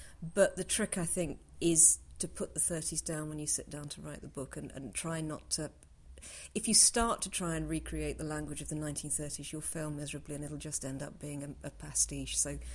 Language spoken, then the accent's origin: English; Bury St Edmunds, East of England, United Kingdom; I come from Bury St Edmunds in Suffolk, which was a place that's very close to where he grew up.